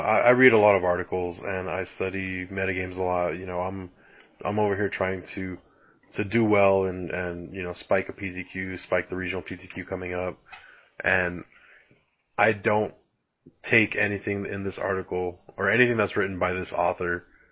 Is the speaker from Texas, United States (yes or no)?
yes; El Paso, Texas, United States; Yeah, man, El Paso is my hometown.